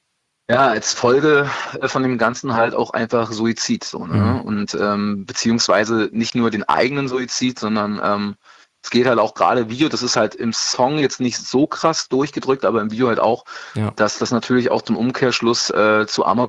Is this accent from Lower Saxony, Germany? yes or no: no; Berlin, Germany